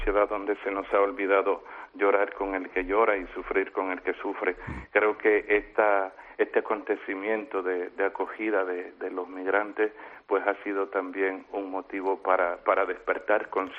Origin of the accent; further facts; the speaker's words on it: Nicaragua; Yo soy nicaragüense.